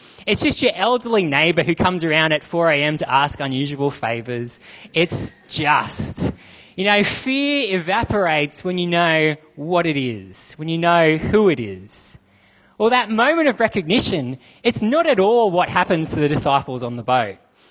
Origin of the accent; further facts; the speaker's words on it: Australia; Growing up in Australia, I don't think that we get just how ferocious and how untamable the sea was